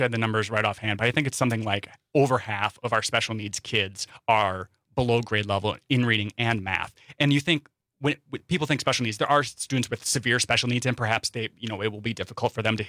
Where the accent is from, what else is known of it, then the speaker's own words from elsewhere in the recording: Wisconsin Rapids, Wisconsin, United States; I'm from Wisconsin Rapids in rural Wisconsin.